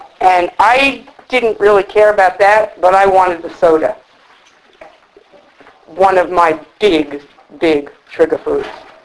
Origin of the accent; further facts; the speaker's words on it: New York, United States; now in New Jersey, United States; What it means to me personally is, even though I'm from New York, I'm getting fed what I need today here in New Jersey.